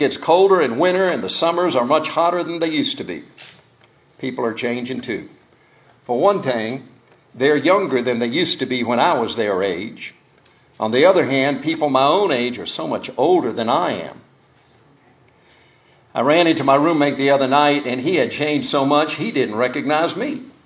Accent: South Korea; I grew up in Korea.

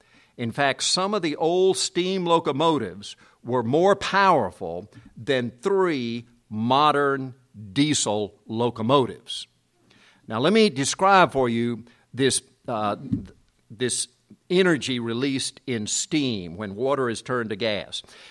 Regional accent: South Korea; Growing up in Korea, all the engines were steam engines.

